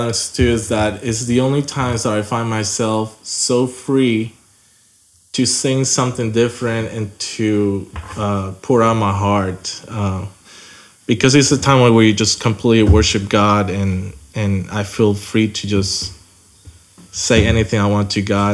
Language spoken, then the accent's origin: English; Puerto Rico; also born or lived in El Salvador; I'm from Puerto Rico. I grew up in the north side of the island. My parents were missionaries to El Salvador for 6 years, and I lived there